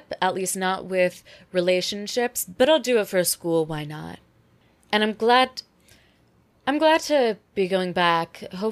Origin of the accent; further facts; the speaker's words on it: the South, United States; I grew up in the South, so people I went to high school with were getting married like the week after graduation.